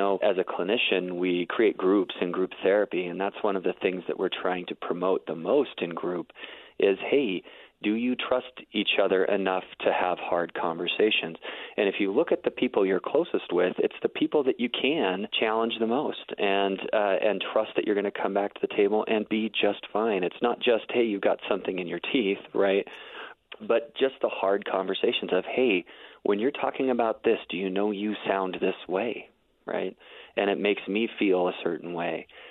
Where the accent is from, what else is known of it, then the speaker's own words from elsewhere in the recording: Midwest, United States; also born or lived in South; I know I grew up in the Midwest and South